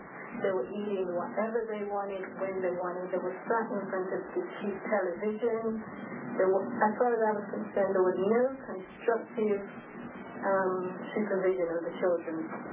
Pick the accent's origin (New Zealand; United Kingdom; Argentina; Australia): United Kingdom; England; now in Waco, United States